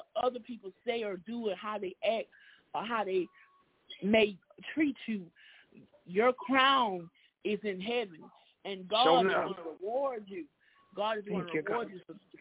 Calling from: Mobile, Alabama, United States; I'm calling in from Mobile, Alabama.

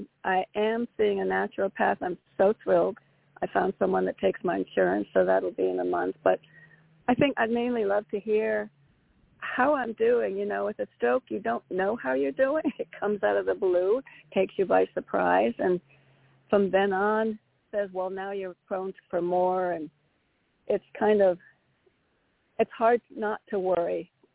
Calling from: Connecticut, United States; from Connecticut.

